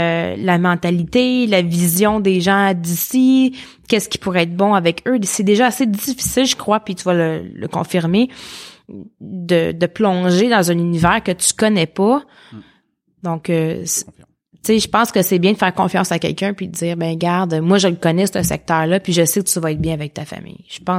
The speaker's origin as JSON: {"language": "French", "town": "Mercier", "region": "Quebec", "country": "Canada", "tie": "born or raised there", "said": "Ville-Mercier, ma ville natale."}